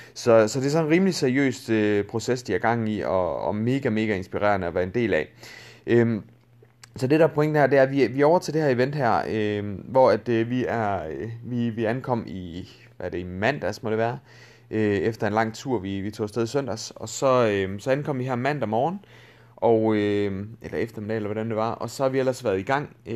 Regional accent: North Denmark Region, Denmark; Jeg kommer oprindeligt over fra Aalborg-området af, og har boet der en del år nu.

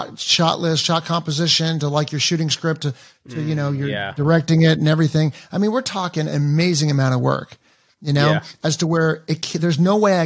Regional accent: Encino, California, United States; now in Austin, United States; Cause like I'm from Encino. Four people from Encino moved out here to Austin, Texas, that I grew up with, like a mile from my house.

